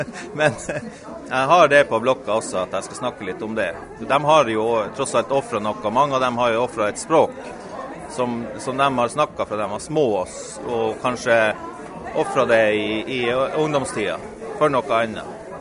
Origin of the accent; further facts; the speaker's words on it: Porsanger, Finnmark, Norway; also born or lived in Honningsvåg; jeg er født i Honningsvåg faktisk, og jeg har jo bodd mesteparten liv i Porsanger, men jeg har jo masse slektinger her i Honningsvåg